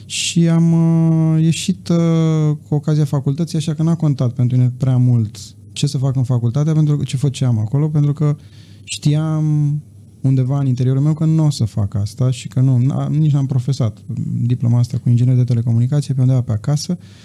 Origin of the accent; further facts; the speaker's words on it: Focșani, Vrancea County, Romania; now in Bucharest, Romania; din constrângerile unui oraș foarte mic și plat, care este orașul Focșani